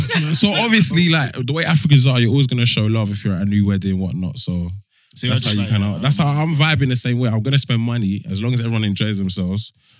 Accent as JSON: {"language": "English", "region": "London", "country": "United Kingdom", "tie": "born or raised there", "said": "born and bred in London, comfortable with everyone, our new friends, everything else."}